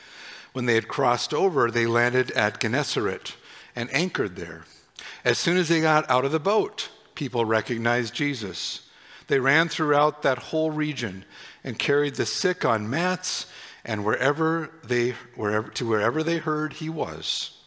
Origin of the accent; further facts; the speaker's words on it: Whitefish, Montana, United States; You know, I remember in high school, everyone from Columbia Falls, I was from Whitefish, everyone from Columbia Falls was evil, bad, nasty, poor sports.